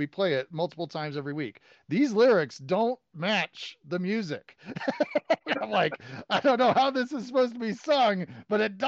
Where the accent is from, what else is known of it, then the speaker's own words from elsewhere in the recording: Chicago, Illinois, United States; And I'm from Chicago originally. And so, of course, I know Bozo.